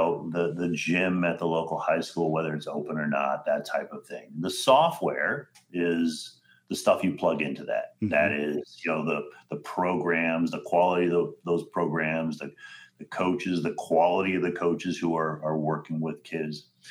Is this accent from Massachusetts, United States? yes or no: no; Florida, United States; I mean, when I was a kid growing up in Florida, I played organized sports